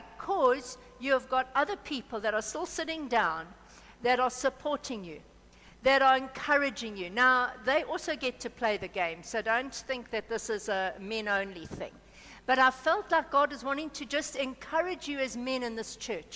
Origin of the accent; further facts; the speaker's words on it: KwaZulu-Natal, South Africa; so I'm from Belito. I grew up on the KZN coast